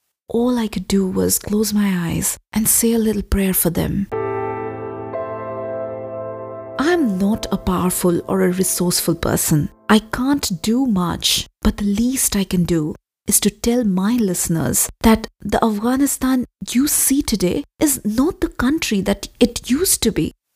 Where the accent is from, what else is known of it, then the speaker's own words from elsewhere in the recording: Kolkata, West Bengal, India; English is a second language; I am from eastern part of India. I'm a Bengali, born and brought up in Calcutta, and I have grown up knowing Kabuliwalas as an integral part of my home city.